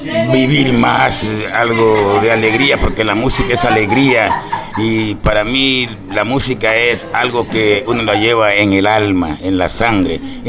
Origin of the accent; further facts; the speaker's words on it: Borbón, Esmeraldas, Ecuador; Soy de Borbón, pero mis padres vivían en el río Cayapa junto con los indígenas Cayapa. Y yo vivía también allá con ellos.